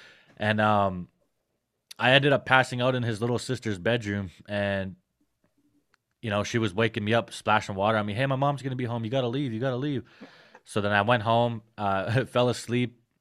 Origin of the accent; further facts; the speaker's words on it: Prince Albert, Saskatchewan, Canada; I grew up in a small city called Prince Albert, Saskatchewan, here in Canada.